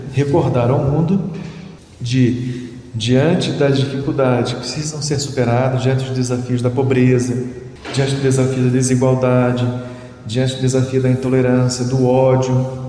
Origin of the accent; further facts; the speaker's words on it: Rio de Janeiro, Brazil; born there; na rua onde eu nasci, no Rio de Janeiro